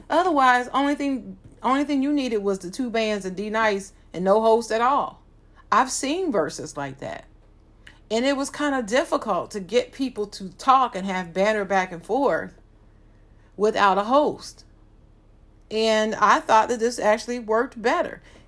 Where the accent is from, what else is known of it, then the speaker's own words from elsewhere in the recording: Ohio, United States; now in North Carolina, United States; I'm from Ohio.